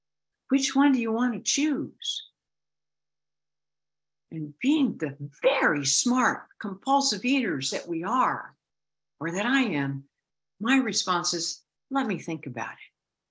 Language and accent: English; Maine, United States; You see, I'm from the Northeast. I'm from Maine.